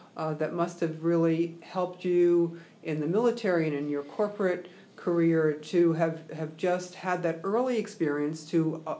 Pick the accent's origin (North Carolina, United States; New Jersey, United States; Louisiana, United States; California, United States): New Jersey, United States; That is very interesting to me because I grew up in New Jersey.